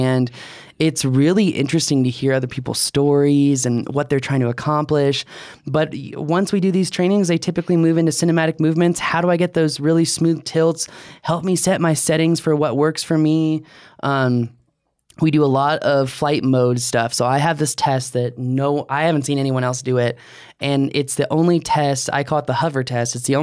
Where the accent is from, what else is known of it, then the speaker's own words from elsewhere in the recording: Virginia, United States; Yeah, Jason's from DC area. That's my hometown. So. Reppin' the hood.